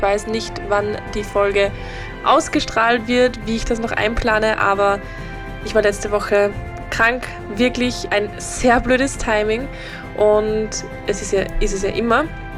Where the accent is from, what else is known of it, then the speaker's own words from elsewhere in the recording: Upper Austria, Austria; ich komme ja aus Oberösterreich, das ist ein Bundesland in Österreich, und habe dort meine ganze Familie